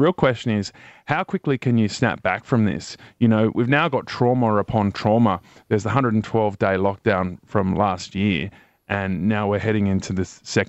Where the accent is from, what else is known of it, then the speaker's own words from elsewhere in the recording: Sydney, New South Wales, Australia; I'm from Sydney.